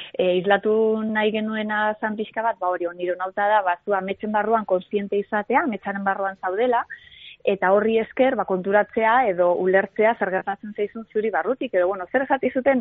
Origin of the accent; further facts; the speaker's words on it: Basque Country, Spain; also born or lived in Barcelona; ni Gipuzkoakoa naiz, baina bueno, urte asko pasatu ditut kanpoan, bai Bartzelonan